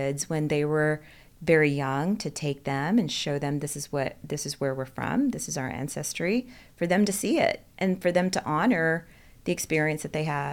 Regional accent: Dallas, Texas, United States; Well, I was born in Dallas, so this is my hometown.

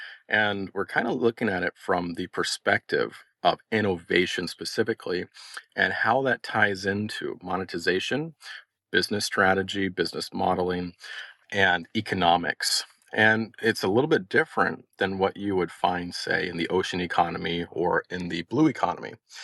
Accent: Florida, United States; when I was a kid growing up in Florida. I always grew up about 5 minutes away from the ocean there in Central Florida on the Space Coast.

